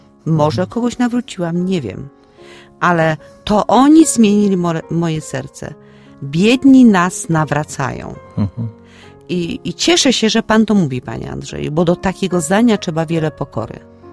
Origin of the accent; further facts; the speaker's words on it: Silesian Voivodeship, Poland; Pojechałam jako taka dumna Ślązaczka, dobra katoliczka, jako zakonnica.